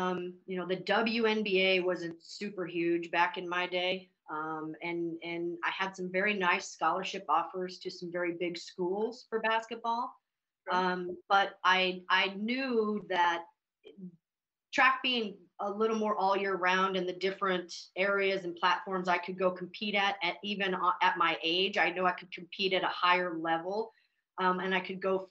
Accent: Montana, United States; so growing up in Montana and having that very kind of salt of the earth

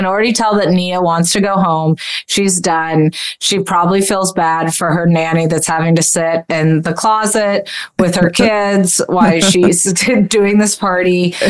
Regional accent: Indiana, United States; I'm from Indiana.

